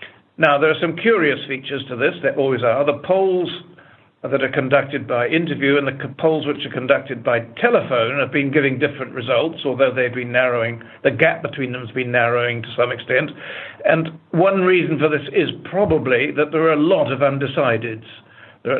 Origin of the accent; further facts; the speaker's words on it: New Zealand; now in London, United Kingdom; I'm a New Zealander, and therefore I'm just living in London.